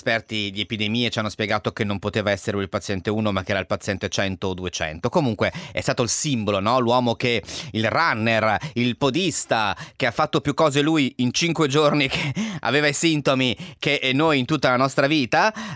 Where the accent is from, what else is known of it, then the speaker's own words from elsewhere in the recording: Lombardy, Italy; io sono lombardo e vivo in Lombardia